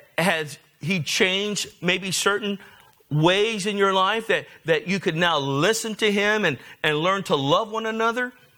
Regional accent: National City, California, United States; I remember growing up. I grew up in National City, and all we ever did was rebel.

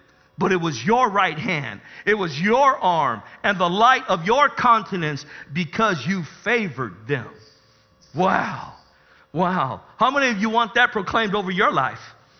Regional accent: National City, California, United States; Some of us, we grew up in National City. Man, we grew up with the worst of them.

